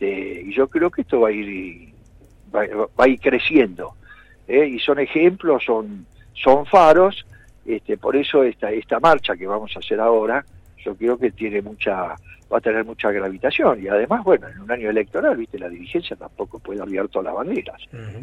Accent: Argentina; Pero vamos a defender los derechos como argentinos.

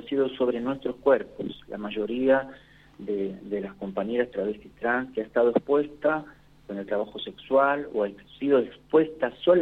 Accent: Entre Ríos, Argentina; yo soy de Entre Ríos

